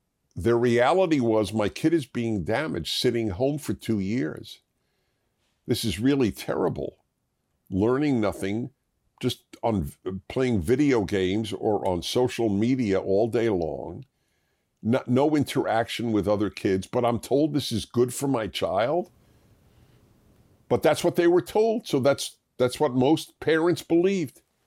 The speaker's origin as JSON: {"language": "English", "region": "New York", "country": "United States", "tie": "born or raised there", "said": "I grew up in New York. I'm totally used to snow, and a couple of inches means nothing."}